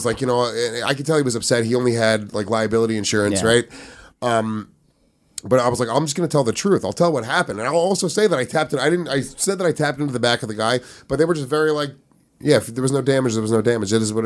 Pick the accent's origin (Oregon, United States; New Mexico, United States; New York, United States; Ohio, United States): New York, United States; I grew up in Rockland County, New York.